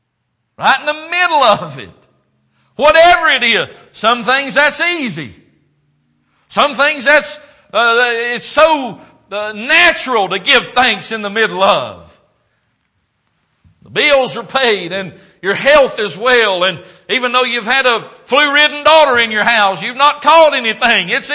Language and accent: English; the South, United States; You can tell I grew up in the South.